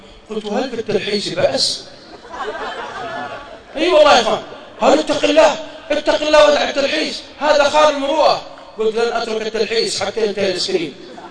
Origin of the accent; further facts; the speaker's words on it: Mecca, Makkah Province, Saudi Arabia; انا وانا من اهل مكه اعرف برا مكه حوالي 4 كيلو محطه على اليمين